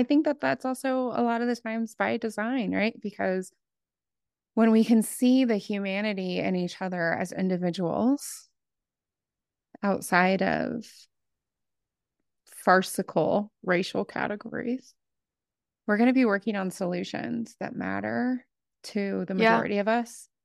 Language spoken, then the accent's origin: English; Appalachia, United States; So I am from Appalachia.